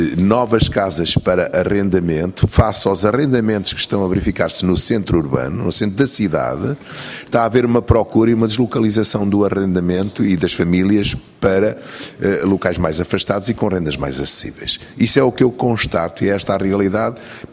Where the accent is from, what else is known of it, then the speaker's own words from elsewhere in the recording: Aveiro, Portugal; Dizer-lhes, eu sou de Aveiro